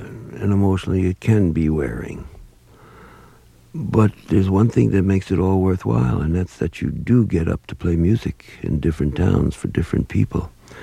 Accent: Bronx, New York, United States; Yeah, I'm from North Brazil, the Bronx.

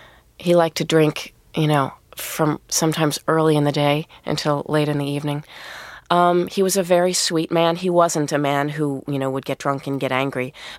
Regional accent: New York, United States; You know, I'm a New Yorker

